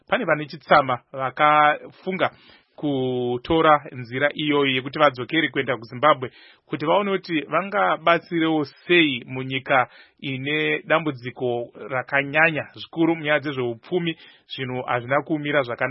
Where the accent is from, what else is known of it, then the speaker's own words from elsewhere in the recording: Marondera, Mashonaland East, Zimbabwe; Of course, that's my home area there. I was born and bred in Marondera.